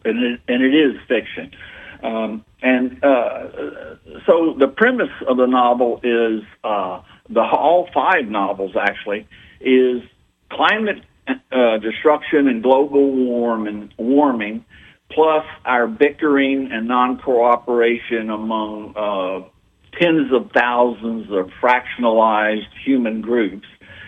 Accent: Lexington, Kentucky, United States; Well, I grew up in Lexington, Kentucky, and I have 2 degrees from UK.

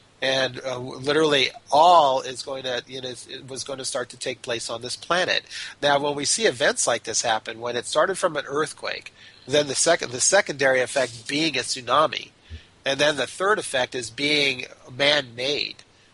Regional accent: Los Angeles, California, United States; earthquakes through my entire life here in Los Angeles. And I my home was in Sylmar back when the Northridge earthquake event happened.

